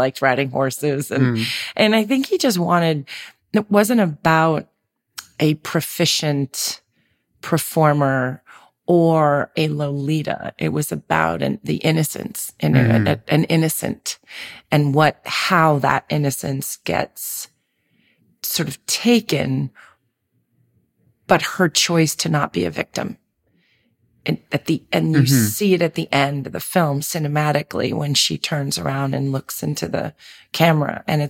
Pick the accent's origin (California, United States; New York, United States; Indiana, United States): New York, United States; Manhattan; growing up in Manhattan, you know, I was a city kid. And I was a city kid with a single mom. So, you know, I saw New York in the 70s in a very sort of raw way.